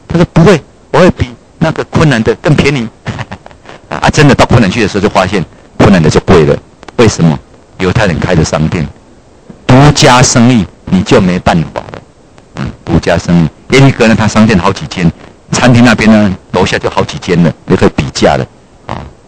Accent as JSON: {"language": "Chinese", "country": "Taiwan", "said": "我们说台湾来的。"}